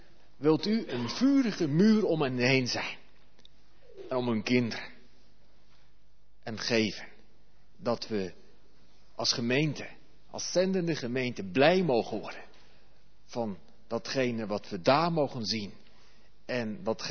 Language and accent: Dutch; Netherlands; als Nederlanders